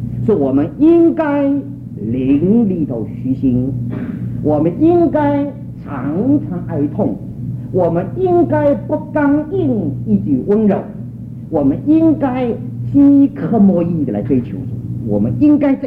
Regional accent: China; 这是我们中国人所有的观念。

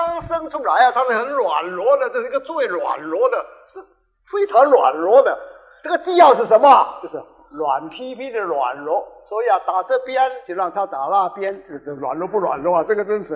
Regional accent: Guangzhou, Guangdong, China; 我们广州人说打魂

